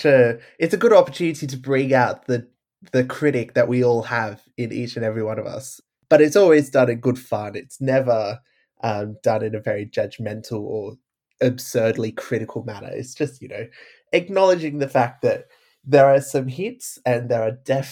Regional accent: Australia; as an Australian with Dutch heritage

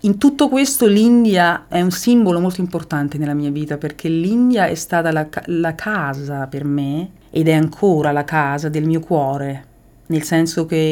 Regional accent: Rome, Lazio, Italy; born there; sono nata a Roma.

